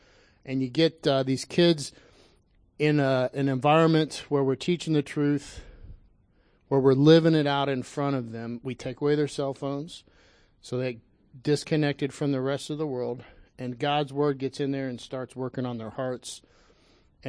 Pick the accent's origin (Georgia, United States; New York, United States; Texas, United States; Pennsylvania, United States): Texas, United States; I am from Texas, and so I know this is going to be very rude, but if I'm not back in Houston by 2 o'clock for Mother's Day, I'll never be able to talk in front of you.